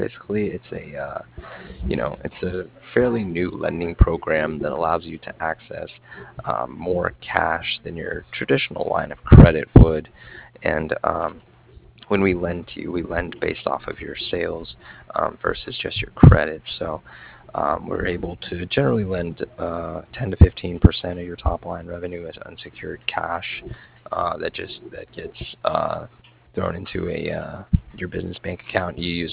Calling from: Cardiff, Wales, United Kingdom; and I'm calling from Cardiff.

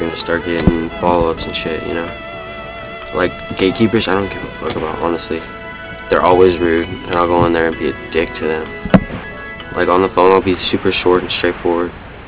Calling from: Cardiff, California, United States

